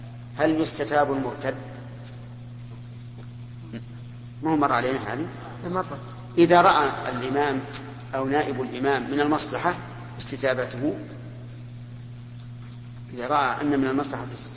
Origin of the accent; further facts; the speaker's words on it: Saudi Arabia; وجد عندنا في السعودية يعني جماعة التوعية ما يكفي